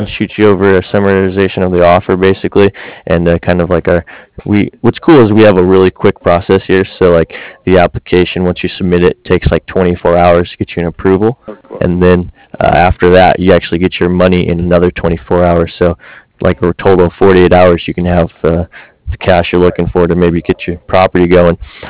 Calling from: California, United States; Oh, actually, no. That would be kind of challenging for us. We're out over here in Southern California.

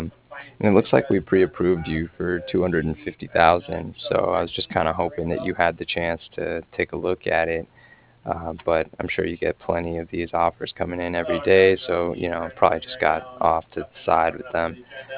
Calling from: Cardiff, Wales, United Kingdom; I was calling from Cardiff

